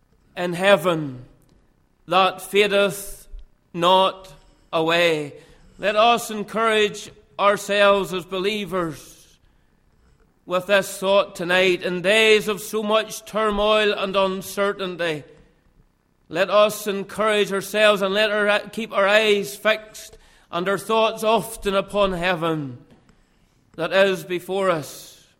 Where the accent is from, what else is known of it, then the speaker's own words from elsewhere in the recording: Cullybackey, Northern Ireland, United Kingdom; born there; And I was born in Cullibaghy, just outside of Ballymena.